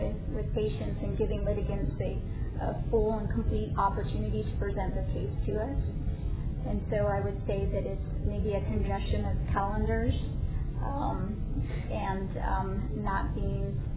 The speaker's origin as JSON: {"language": "English", "town": "Yuma", "region": "Arizona", "country": "United States", "tie": "born or raised there", "said": "I am from Yuma, born and raised here. Went to high school in Yuma, attended Arizona State University, and then went to law school in California."}